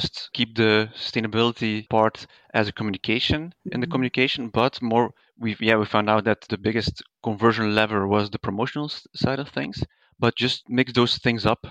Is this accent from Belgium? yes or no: yes; Belgium; I'm from Belgium